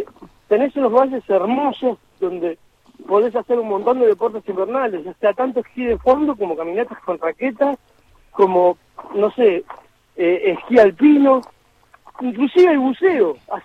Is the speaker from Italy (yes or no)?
no; Patagonia, Argentina; also born or lived in Buenos Aires / Corrientes / United States; now in Tierra del Fuego, Argentina; Nací en Buenos Aires, viví casi toda mi vida en Patagonia, salvo una excepción en Corrientes, y otra vez una excepción en Estados Unidos, así rapidito. Y después me vine para acá porque me gusta el frío.